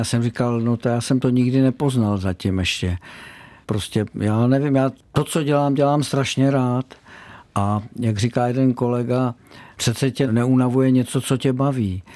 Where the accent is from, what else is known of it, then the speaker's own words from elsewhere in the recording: Prague, Czechia; Vinohrady byly úžasný. Zaprvé jsme se prali v rajské zahradě se Žižkovákama.